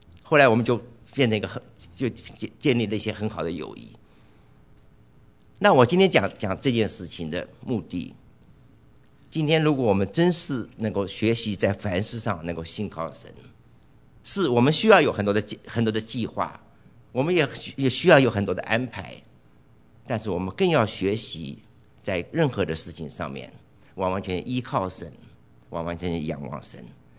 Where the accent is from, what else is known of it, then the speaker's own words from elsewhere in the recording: Taiwan; 我是从台湾来的